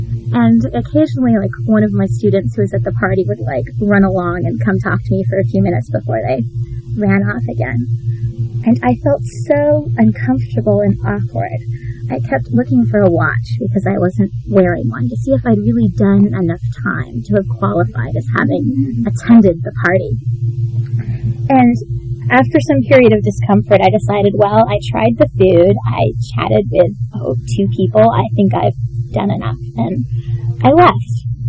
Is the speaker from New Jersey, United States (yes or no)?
no; California, United States; also born or lived in Bay Area; now in Los Angeles, United States; I moved up from the Bay Area, and I work in a predominantly Hispanic community. And despite appearing more or less Hispanic amongst the members of the community, I'm browner than many of the students that I teach. I don't fit in. I was raised among white suburban girls in California